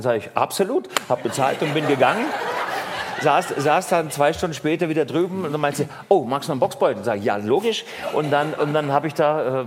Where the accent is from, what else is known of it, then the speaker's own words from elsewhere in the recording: Styria, Austria; Also, ich bin Österreicher, hauptsächlich paniert.